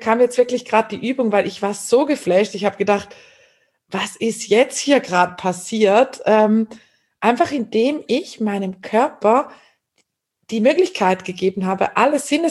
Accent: Switzerland; ich bin eine Schweizerin.

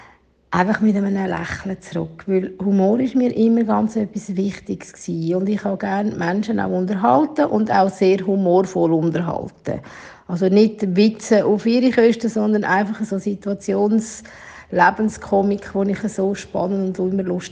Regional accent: Flüelen, Uri, Switzerland; weil ich bin gebürtige Flüelerin. Mein Heimatort ist dort und das ist dort so schön.

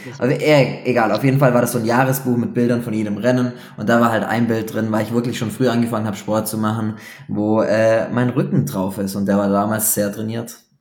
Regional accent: Baden-Württemberg, Germany; accent: Swabian; ich komme aus dem Schwaberländli.

